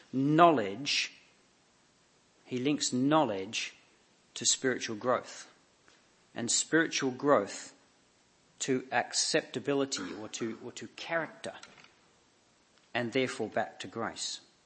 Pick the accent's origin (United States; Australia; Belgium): Australia; I'm Australian, not Greek.